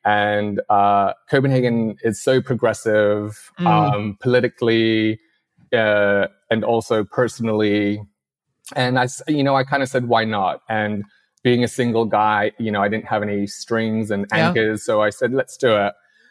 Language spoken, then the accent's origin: English; Hong Kong; moved away as an adult; I was brought up in Hong Kong, did my GCSEs and A-levels, and I wanted to try a different system.